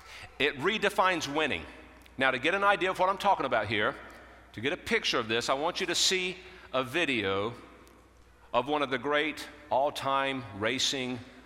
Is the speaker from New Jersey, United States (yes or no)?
no; Winston-Salem, North Carolina, United States; I found out that she lived just a few miles from where I grew up in Winston-Salem.